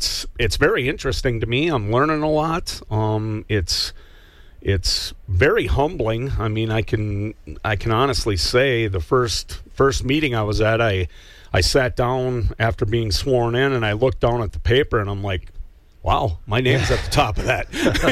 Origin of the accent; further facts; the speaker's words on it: Tomahawk, Wisconsin, United States; also born or lived in Weston; Biggest thing for me is I grew up in Tomahawk. I mean, I originally came from the Weston area. I came to Tomahawk when I was 18.